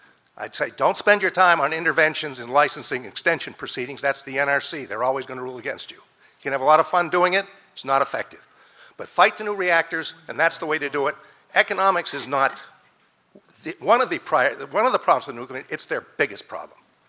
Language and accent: English; New Hampshire, United States; from New Hampshire.